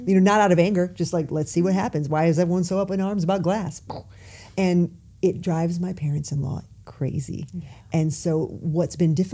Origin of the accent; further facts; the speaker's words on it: United States; because I'm American. I grew up in a traditional American home